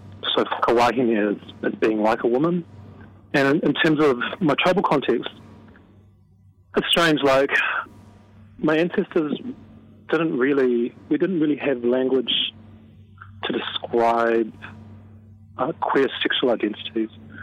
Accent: Christchurch, Canterbury, New Zealand; born or raised there

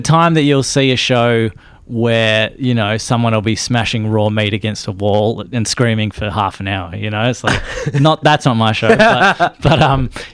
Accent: New Zealand; Like, I'm from New Zealand as well.

